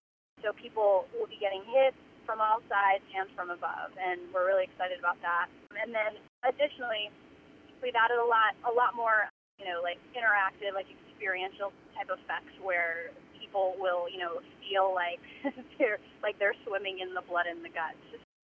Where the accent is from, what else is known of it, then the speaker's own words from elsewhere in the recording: New England, United States; now in Los Angeles, United States; I'm actually from the East Coast, from New England, and haunted hayrides are a massive, like, phenomenon there.